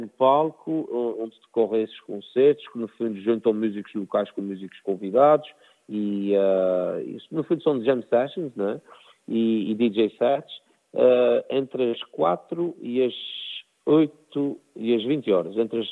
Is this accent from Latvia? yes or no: no; Ribeira Grande, Azores, Portugal; eu próprio sou da Ribeira Grande